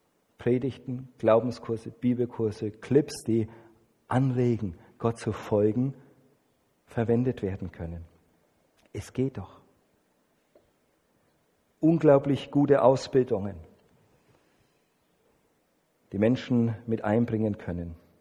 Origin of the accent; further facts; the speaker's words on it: Germany; okay, ich komme aus Deutschland, bin da der Exot gewesen bei Ihnen